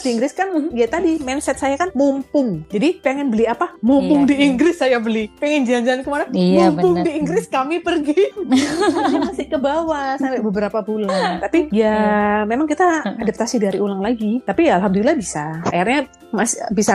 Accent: Indonesia; I'm Indonesian, I'm not Chinese.

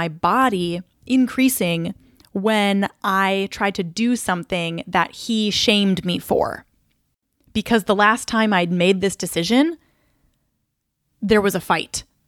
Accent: Mankato, Minnesota, United States; I would drive down to Mankato, my hometown, and like go out with my friends and whatever.

